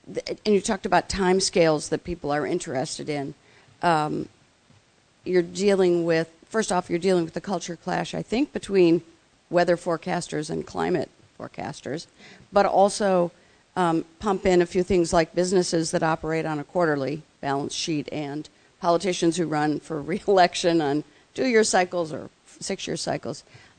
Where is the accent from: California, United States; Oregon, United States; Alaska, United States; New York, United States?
Oregon, United States; Portland; I'm a journalist from Portland, Oregon